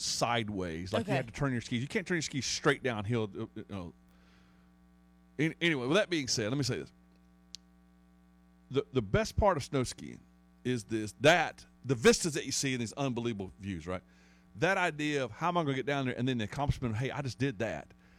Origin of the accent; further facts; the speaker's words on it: South Carolina, United States; I said, I'm from South Carolina.